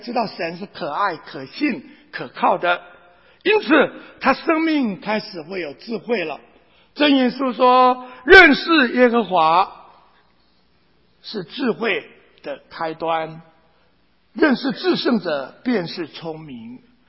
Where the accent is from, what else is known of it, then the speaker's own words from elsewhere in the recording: Taiwan; 就像我从台湾来的一样啊